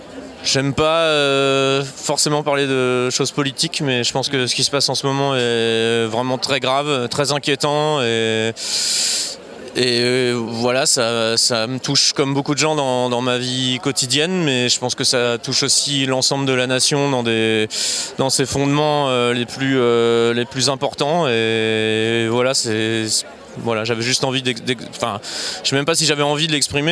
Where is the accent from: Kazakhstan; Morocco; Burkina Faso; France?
France; now in Brussels, Belgium; Alors, j'habite à Bruxelles, mais je suis français, je passe quand même souvent beaucoup de temps en France